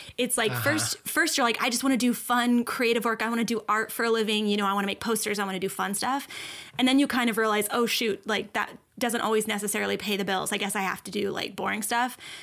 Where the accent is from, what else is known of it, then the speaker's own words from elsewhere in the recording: Kentucky, United States; And especially like growing up in Kentucky, I don't know if it was the same for you because you're in Ohio